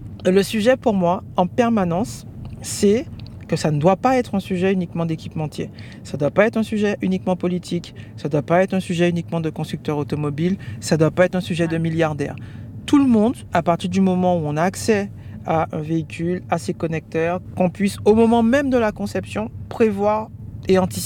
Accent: Guadeloupe; parce que je suis Guadeloupéen.

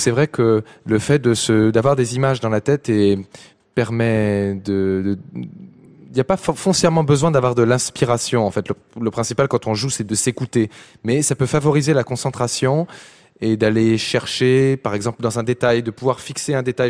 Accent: Compiègne, Hauts-de-France, France; j'ai grandi à Compiègne, et à Compiègne, j'ai suivi les études dans l'école de musique avec une professeure, Madame Munier

